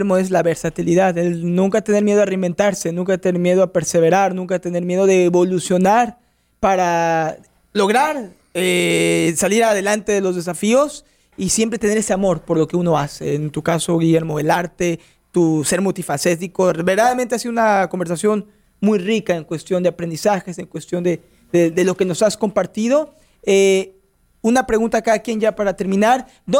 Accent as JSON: {"language": "Spanish", "country": "Mexico", "said": "yo soy de México, tú eres de Argentina"}